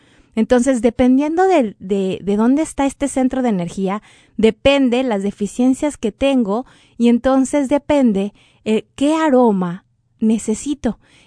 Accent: Mexico; Y yo sé que es un día muy importante en México, en mi país

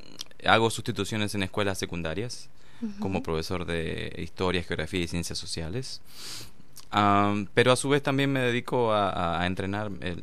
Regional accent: Argentina; moved away as an adult; soy original de Argentina, pero dejé mi país cuando era muy joven, 19 años aproximadamente.

